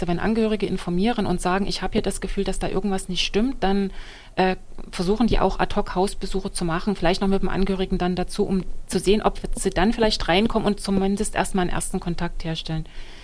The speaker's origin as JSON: {"language": "German", "town": "Magdeburg", "region": "Saxony-Anhalt", "country": "Germany", "said": "also ich komme jetzt aus Magdeburg, deshalb kann ich es nur für Magdeburg sagen"}